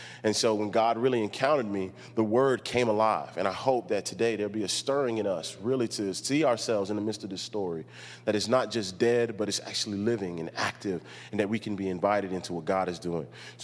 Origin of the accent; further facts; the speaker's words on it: Miami, Florida, United States; As he said … I'm originally from Miami, Florida. Miami Gardens is what it's called now, right next to the Dolphin Stadium there.